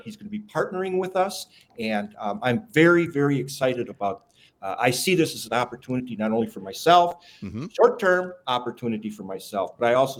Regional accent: De Pere, Wisconsin, United States; I'm from De Pere, Wisconsin.

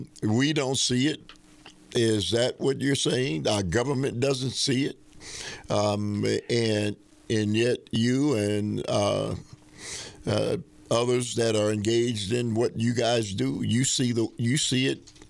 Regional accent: United States; I got to tell you, sir, as an American citizen, I look at my nation, and, you know, we've kind of been calling the shots globally, right?

